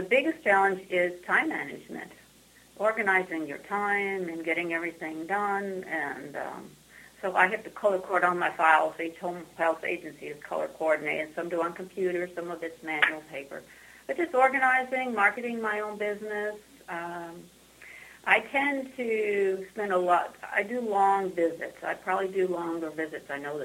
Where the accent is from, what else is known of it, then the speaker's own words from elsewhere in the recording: Cleveland, Ohio, United States; moved away as an adult; I'm originally from Cleveland, Ohio.